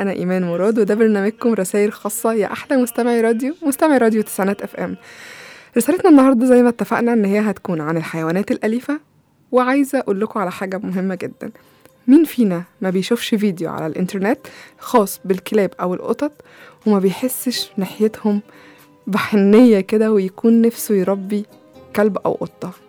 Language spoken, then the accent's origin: Arabic; Egypt; ورجوع بلدنا وكل شبر من أرضنا لكلنا، لينا كلنا كمصريين